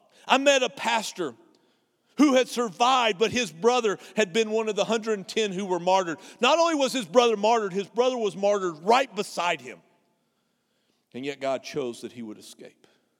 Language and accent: English; Pampa, Texas, United States; I grew up in the Texas panhandle, and I know I make Pampa sound like this really, really, really small town. It really wasn't. I mean, it was like a 30,000-person oil town.